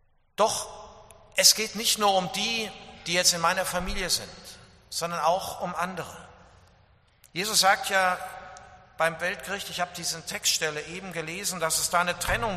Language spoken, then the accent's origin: German; Dillenburg, Hesse, Germany; mitten im Wald in Dillenburg, wo ich herkomme.